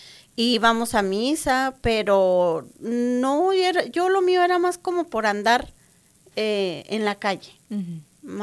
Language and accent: Spanish; Chihuahua, Mexico; yo soy del estado de Chihuahua, soy de un pueblito. Allá pues yo era católica, iba mucho a retiros y a grupos de jóvenes, porque en aquel entonces pues yo estaba joven.